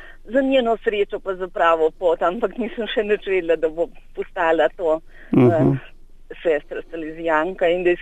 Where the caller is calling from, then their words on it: Primskovo, Lower Carniola, Slovenia; iz Primskovega na Dolenjskem.